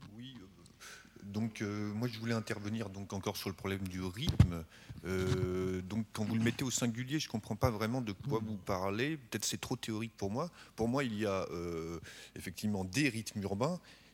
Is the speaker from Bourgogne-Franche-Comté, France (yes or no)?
no; Paris, Île-de-France, France; moi j'habite un tout petit peu plus vers l'est, donc mais je suis parisien, donc je parle de ce que je connais